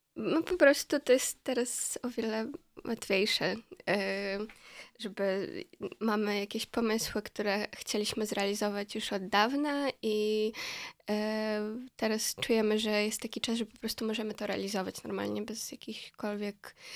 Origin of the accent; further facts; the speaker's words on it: Khmelnytskyi, Khmelnytskyi Oblast, Ukraine; Polish is a second language; moved away as an adult; now in Wrocław, Poland; Pochodzę z miasta, które się nazywa Chmielnicki. Znajduje się pomiędzy Lwowem a Kijowem. Tak, jest gdzieś pomiędzy 400 kilometrów od Lwowa, 400 kilometrów od Kijowa. I przyjechałam do Polski na studia, na polonistyczne.